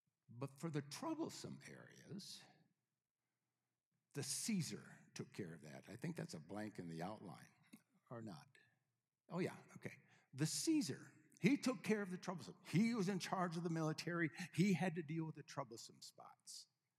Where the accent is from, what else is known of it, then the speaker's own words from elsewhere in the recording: Edgerton, Minnesota, United States; now in Northwest Indiana, United States; Well, then my hometown is Edgerton, Minnesota. That's where I was raised most of my life.